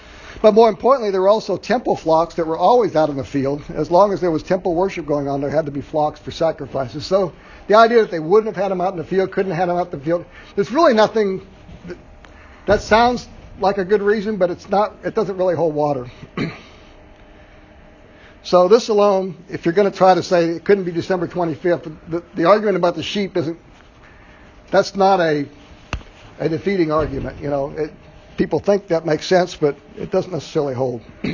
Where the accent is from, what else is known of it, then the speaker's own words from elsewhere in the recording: Arizona, United States; And I lived in Arizona. We grew up in Arizona.